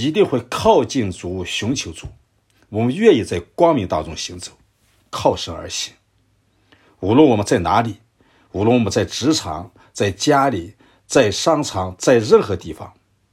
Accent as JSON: {"language": "Chinese", "country": "China", "said": "我们中国人有一句话叫替罪羊"}